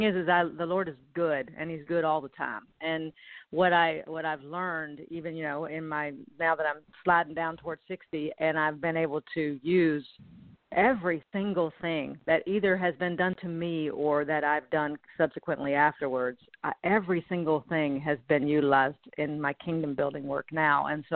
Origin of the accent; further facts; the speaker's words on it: Nashville, Tennessee, United States; I grew up right outside of Nashville, Tennessee, and right smack in the middle of the Bible Belt.